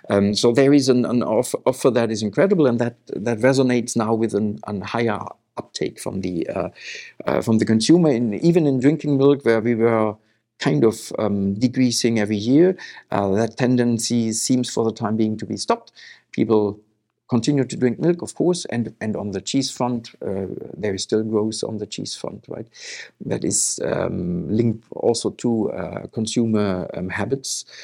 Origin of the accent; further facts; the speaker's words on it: Normandy, France; I'm basically from Normandy.